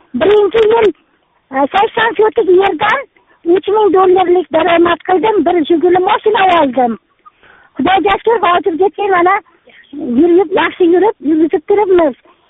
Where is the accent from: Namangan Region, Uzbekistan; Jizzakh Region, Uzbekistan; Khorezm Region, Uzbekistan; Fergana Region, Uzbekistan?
Namangan Region, Uzbekistan; Chust; moved away as an adult; now in Almaty, Kazakhstan; Men Chustumandanman, Namangan viloyati. Hozir Qozog'istondaman, Almatada. Yetti yil bo'ldi Almataga kelganimga.